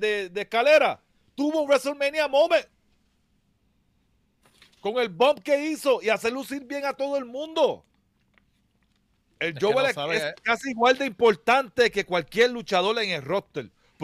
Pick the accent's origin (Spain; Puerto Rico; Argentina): Puerto Rico; yo soy boricua, ¿verdad?